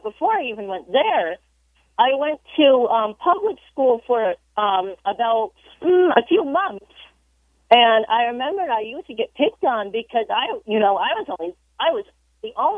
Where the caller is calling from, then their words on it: Everett, Michigan, United States; I am calling from Everett, Michigan.